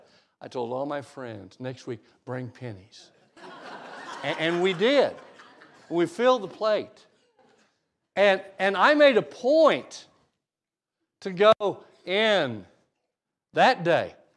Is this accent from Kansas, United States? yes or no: yes; Wichita, Kansas, United States; My dad, I grew up in Wichita, Kansas, the West Douglas Church of Christ, my home congregation.